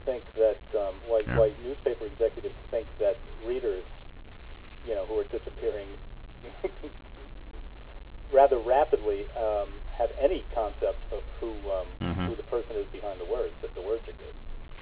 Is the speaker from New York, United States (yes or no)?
yes; New York, United States; moved away as an adult; now in Los Angeles, United States; Well, I find, you know, since I relocated from New York to L.A., I read less because I used to do all the reading on the buses and trains.